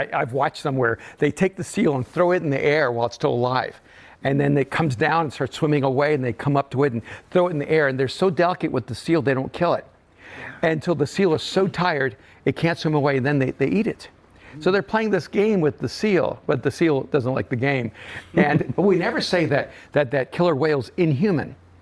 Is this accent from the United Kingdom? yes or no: no; El Salvador; now in United States; we grew up pretty much irreligious. I'm an immigrant from El Salvador. And so we have a little bit of a Roman Catholic kind of like backdrop